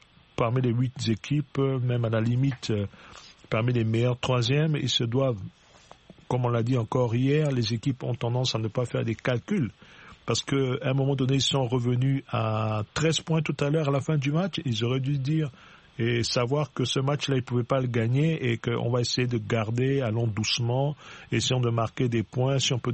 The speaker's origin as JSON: {"language": "French", "country": "Central African Republic", "said": "la République centrafricaine, mon pays d'origine."}